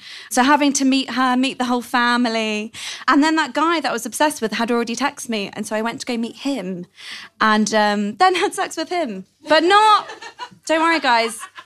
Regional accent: London, United Kingdom; So I'm from London.

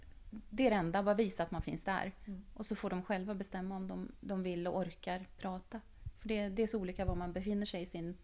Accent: Norway; now in Stockholm, Sweden; Jag är från Norge och min familj bor i Oslo.

